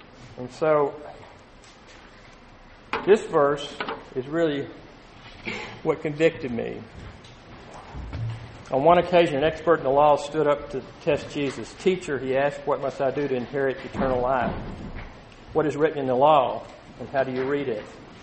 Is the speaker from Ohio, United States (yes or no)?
no; Texas, United States; Excuse my accent, I'm from East Texas. That says a lot right there.